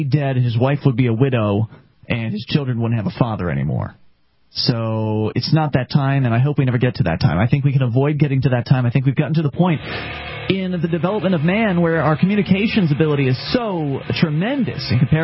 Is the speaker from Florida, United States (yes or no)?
yes; Florida, United States; I grew up a Presbyterian in Florida, and, you know, I went to church camp and everything